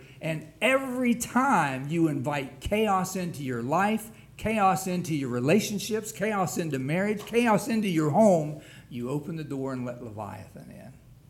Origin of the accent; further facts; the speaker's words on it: West Virginia, United States; I grew up in West Virginia, and we had some cows. We were not really ranchers, farmers